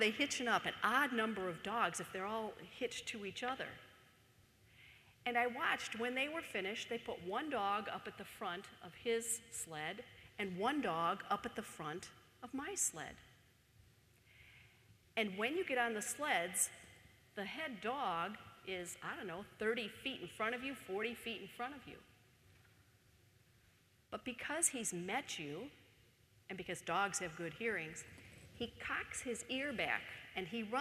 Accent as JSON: {"language": "English", "town": "Chicago", "region": "Illinois", "country": "United States", "said": "And when we came to Minnesota, even though I'm from Chicago, I do not embrace the cold, but I thought, okay, now I live in Minnesota, I need to embrace the cold."}